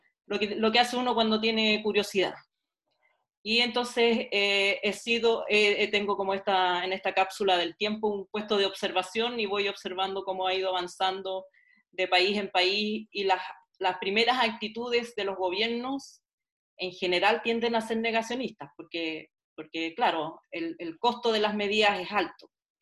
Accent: Chile; como soy chilena, por supuesto que también puse mucha atención a lo que pasaba con Chile

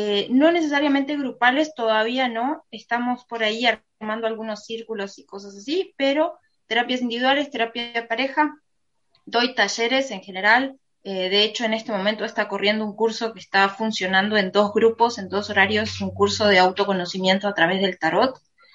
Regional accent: Uruguay; Soy uruguaya

